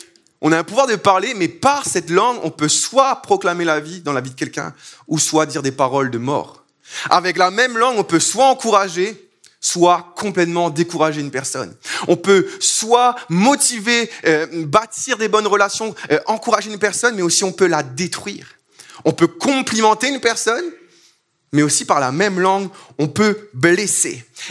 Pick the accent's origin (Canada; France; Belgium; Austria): France; Réunion; Et oui, je viens de l'île de la Réunion. Qui sait où est l'île de la Réunion?